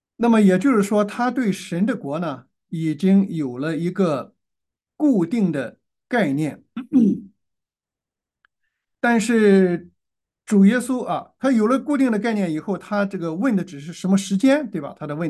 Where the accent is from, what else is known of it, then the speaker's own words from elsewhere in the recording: China; 所以，这个对于我们中国人啊，对于天和神啊